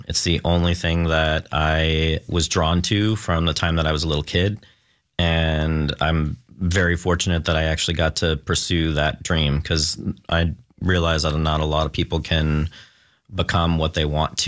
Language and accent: English; New York, United States; now in Oregon, United States; I grew up originally in New York, and I moved to Oregon about 25 years ago now.